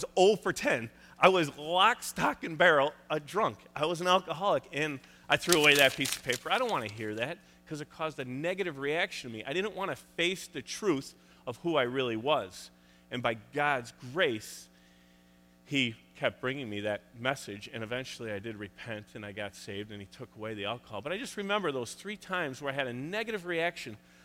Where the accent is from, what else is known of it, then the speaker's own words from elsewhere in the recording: Chicago, Illinois, United States; I'm a Bears fan. And I'm from Chicago.